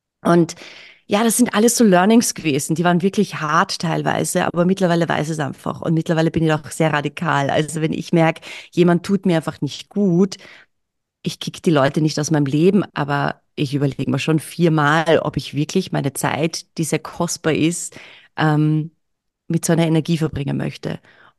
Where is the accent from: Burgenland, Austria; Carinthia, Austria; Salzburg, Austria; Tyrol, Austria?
Carinthia, Austria; moved away as an adult; now in Vienna, Austria; ich komme aus Kärnten, aus einem kleinen Kaff, und dass ich mich entschieden habe, nach Wien zu gehen und Schauspiel zu studieren